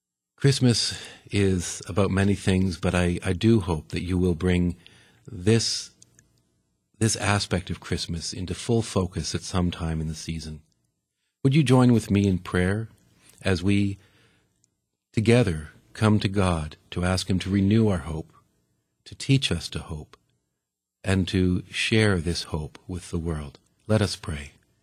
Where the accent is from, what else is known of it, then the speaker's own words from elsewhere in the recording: Guelph, Ontario, Canada; This is sung by a choir from my hometown